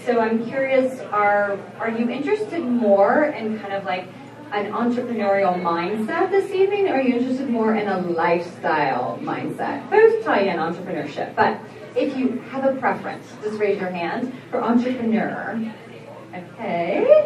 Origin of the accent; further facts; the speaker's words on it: Oklahoma, United States; moved away as an adult; So I'm from Oklahoma. I moved here in 1996 to attend a program at Georgetown, a paralegal program.